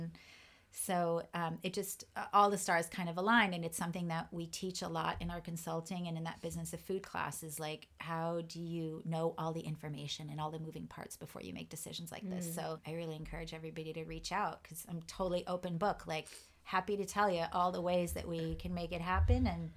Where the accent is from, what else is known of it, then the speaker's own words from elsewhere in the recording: Paris, Île-de-France, France; now in United States; I grew up in Paris, but all of my family is in the southeastern part of France, and that's where I spent most of my time after we moved to the U.S.